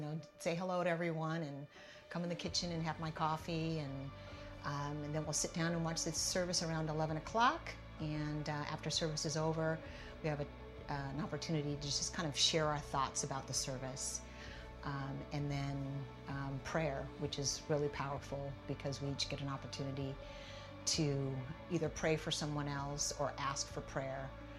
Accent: Seattle, Washington, United States; also born or lived in Atlanta, Georgia; So I'm originally from Seattle. About 10 years ago, I decided to settle in Atlanta, Georgia.

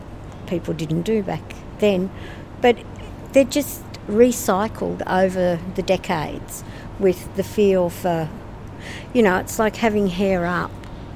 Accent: Downer, Australian Capital Territory, Australia; I grew up in Downer, two streets away. When I was a kid growing up, this was a paddock.

